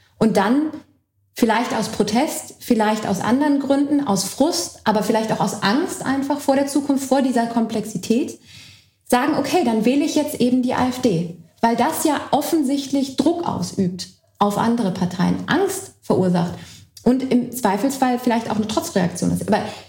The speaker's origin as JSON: {"language": "German", "region": "Berlin", "country": "Germany", "tie": "born or raised there"}